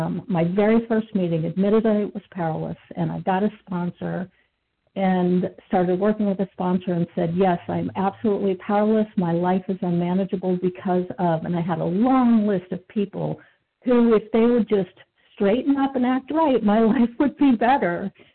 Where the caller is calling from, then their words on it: Maryland, United States; Recovered compulsive overeater in Maryland, currently sitting in the rain.